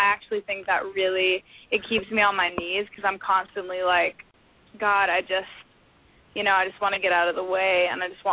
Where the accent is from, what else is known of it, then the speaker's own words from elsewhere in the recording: Fort Worth, Texas, United States; also born or lived in Florida / Rockwall, Texas; We were in Rockwall, Texas. I was born in Florida. We moved to Rockwall, Texas, like around 5, 6. And then I moved to Fort Worth whenever I was like around 7.